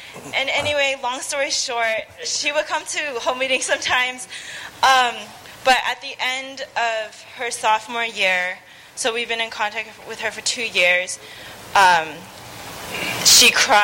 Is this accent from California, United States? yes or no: yes; San Diego, California, United States; Sorry, I'm from San Diego.